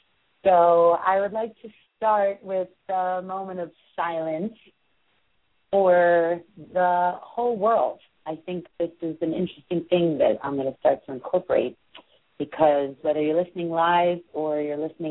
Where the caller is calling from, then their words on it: New York City, New York, United States; And I'm coming in from New York City at the bottom of the island.